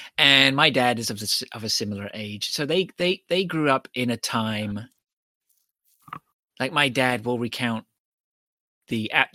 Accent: Canada; I was born in the New World, right? I was born in Canada in the 70s, like when, you know what, like I grew up on hamburgers and chocolate chips and cake and good stuff, right?

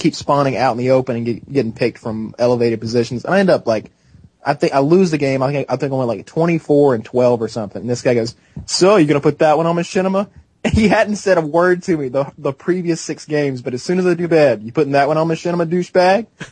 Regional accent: the South, United States; People don't realize I'm from the South

